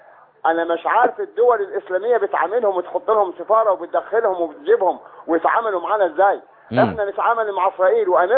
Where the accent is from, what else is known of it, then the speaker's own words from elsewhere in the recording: Sohag, Sohag Governorate, Egypt; now in Helwan, Egypt; انا صعيدي من صهاج